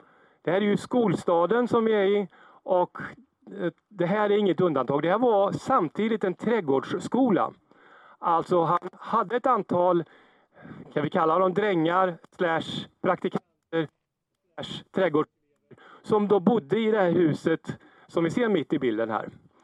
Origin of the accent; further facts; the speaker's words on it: Skara, Västra Götaland County, Sweden; det var för att han hörde att jag var från Skara.